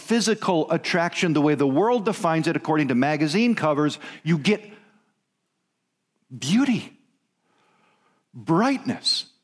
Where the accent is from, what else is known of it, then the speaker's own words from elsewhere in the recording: Pasadena, California, United States; born there; around the time I was born in Pasadena, California.